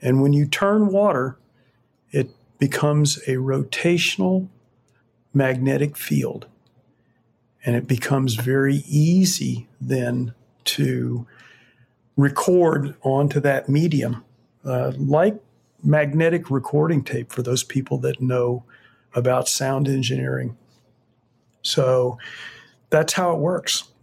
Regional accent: Fort Myers, Florida, United States; Yeah, I have had that experience. I grew up in Fort Myers.

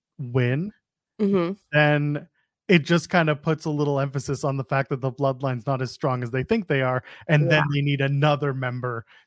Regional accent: Canada; we'll get him on the French because we are Canadian

